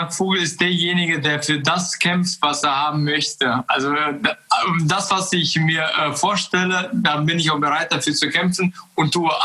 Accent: Kazakhstan; now in Germany; wir sind ja 95 aus Kasachstan gekommen, aus einem kleinen Dorf. Und dann kam ich nach Deutschland

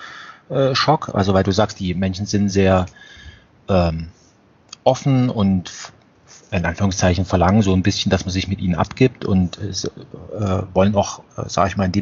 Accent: Germany; wie jetzt wir vielleicht als Deutsche Österreich betrachten? Also wir teilen uns eine Sprache

